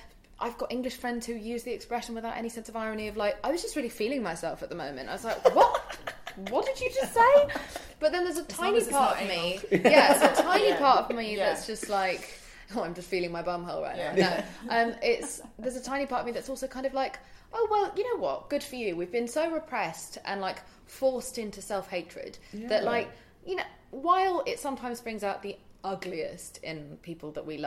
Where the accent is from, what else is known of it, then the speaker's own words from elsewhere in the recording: India; because I'm from India